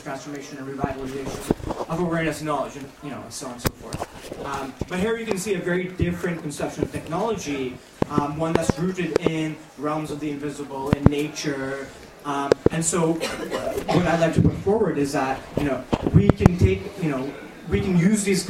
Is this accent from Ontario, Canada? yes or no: yes; Kingston, Ontario, Canada; I'm from Kingston. There's a huge wind farm located right offshore Kingston on Wolf Island.